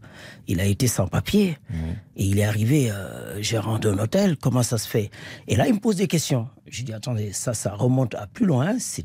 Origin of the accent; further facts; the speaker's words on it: Senegal; French is a second language; moved away as an adult; now in France; j'ai fait l'école au Sénégal, j'ai appris le français à bas âge. Et je viens, je cherche un diplôme, je ne cherchais pas à rester. C'est par la force des choses que je suis resté.